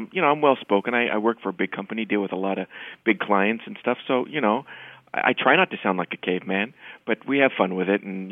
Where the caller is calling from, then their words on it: West Covina, California, United States; I'm calling from West Covina, California.